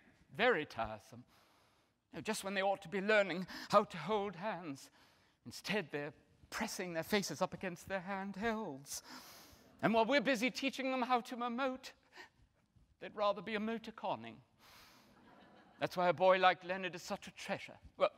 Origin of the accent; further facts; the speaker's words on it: United Kingdom; We moved here to care for Sally's old mum, and, well, at the time I thought being a Brit would give us a sort of, you know, leg up among the locals.